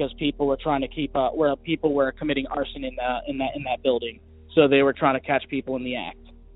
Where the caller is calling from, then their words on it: Allentown, Pennsylvania, United States; I am from Allentown.